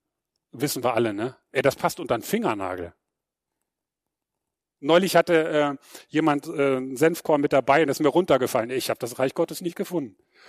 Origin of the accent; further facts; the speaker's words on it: Cologne, North Rhine-Westphalia, Germany; Weiß man, als Kölner weiß man das, ne?